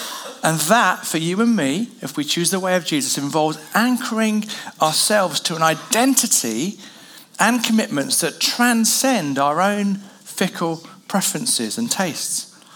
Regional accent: England, United Kingdom; My goodness, I'm very English, talking about the weather.

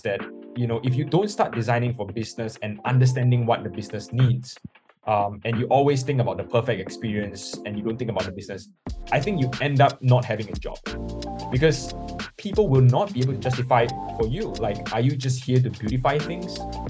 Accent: Singapore; So I grew up, I was born and raised and I grew up in Singapore. So Singapore is a very small country, obviously a very small state and city as well.

